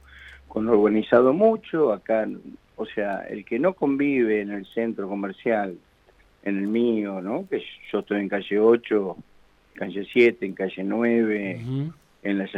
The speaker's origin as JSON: {"language": "Spanish", "town": "La Plata", "region": "Buenos Aires Province", "country": "Argentina", "said": "yo soy platense por naturaleza y quiero esta ciudad verla tan bella como siempre"}